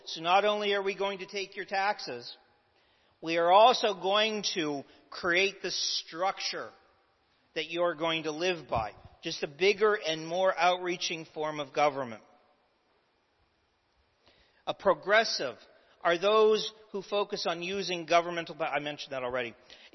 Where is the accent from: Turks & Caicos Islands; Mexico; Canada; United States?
Canada; Growing up in Canada, going back to my youth again.